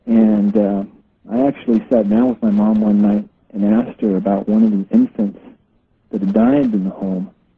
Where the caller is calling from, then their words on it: Kohala, Hawaii, United States; Anyway, hi … calling from Kohala, Hawaii.